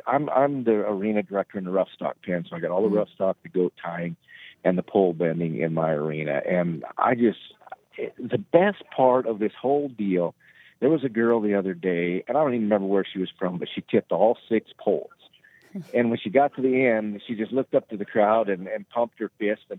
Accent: South Dakota, United States; it's probably saddle bronc riding because I'm from South Dakota.

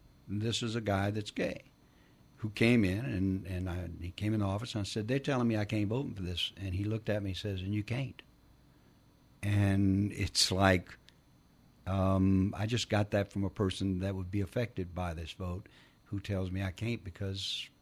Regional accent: Louisiana, United States; I come from the South. I come from Louisiana.

